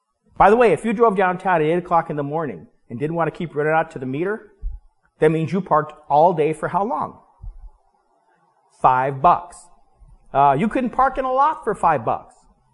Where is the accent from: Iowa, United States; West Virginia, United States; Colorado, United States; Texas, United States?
Colorado, United States; Denver; When I was growing up in Denver, Denver did not mind so much in the 70s if you got a parking ticket downtown.